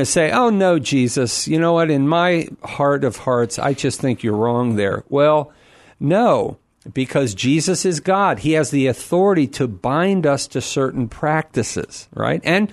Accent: Ireland; I'm Irish, man.

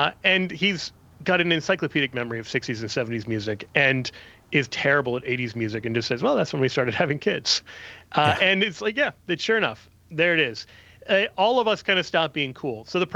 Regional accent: Kansas City, Missouri, United States; I'm from Kansas City. It would just be an own goal if I made fun of our accent.

